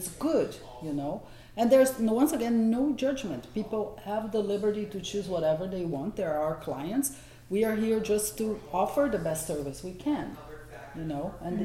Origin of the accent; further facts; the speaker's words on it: Brazil; I grew up in Brazil, right?